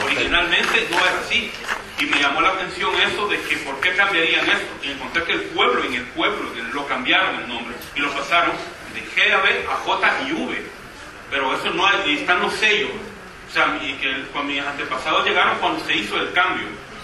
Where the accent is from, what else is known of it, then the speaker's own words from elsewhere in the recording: El Salvador; born there; Yo soy de El Salvador, nací en El Salvador.